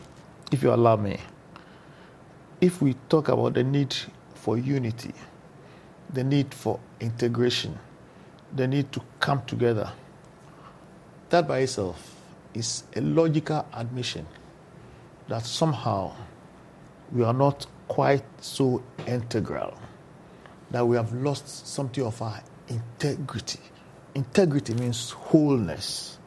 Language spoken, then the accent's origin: English; Ghana; I come from Ghana, where you have the castles.